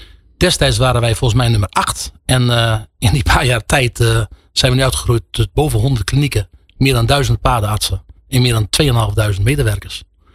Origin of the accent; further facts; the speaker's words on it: Groningen, Netherlands; Opgegroeid in Oost-Groningen, studeren in Gent in België. Dat was al een cultuurshock.